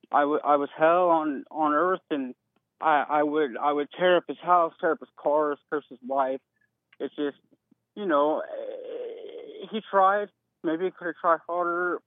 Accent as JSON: {"language": "English", "region": "Texas", "country": "United States", "tie": "born or raised there", "said": "Honestly, when I was young, I grew up in the South, small town Texas"}